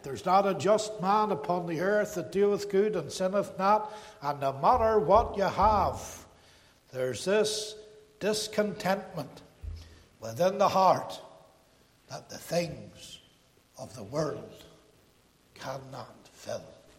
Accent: Northern Ireland, United Kingdom; I mean, I'm not ashamed to be Irish, but I'm Northern Irish.

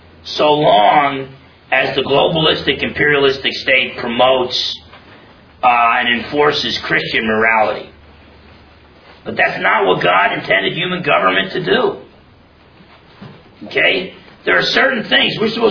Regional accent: United States; I'm as American as apple pie, okay?

